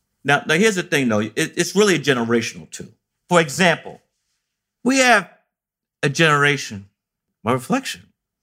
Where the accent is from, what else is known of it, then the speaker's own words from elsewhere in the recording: New York City, New York, United States; also born or lived in Atlanta, United States; I'm a New Yorker. Love New York. Was born in Atlanta, Georgia, but grew up here in the People's Republic of Brooklyn, New York, public school, kindergarten, the John Dew High School in Coney Island.